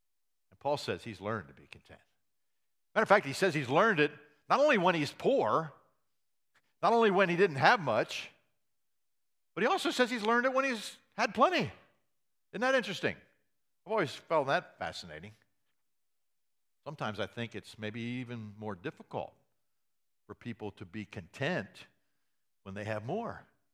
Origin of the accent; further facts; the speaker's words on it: United States; I'm an American. I believe contentment is having the stuff I want to have.